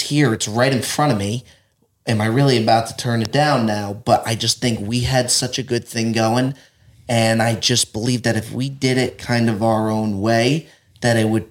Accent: New Jersey, United States; now in Los Angeles, United States; I was born and raised in Jersey

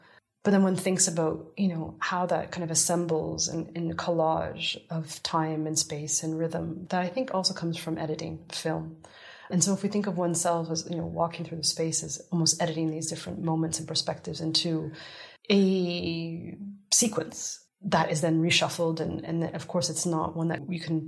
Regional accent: Canada; I grew up in Canada.

